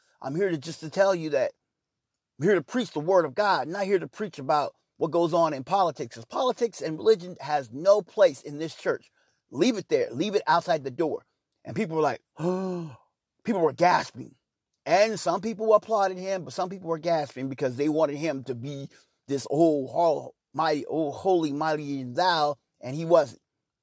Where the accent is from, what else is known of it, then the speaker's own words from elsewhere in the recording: Kansas City, Missouri, United States; I'm from Kansas City. It's the city of fountains, the birthplace of jazz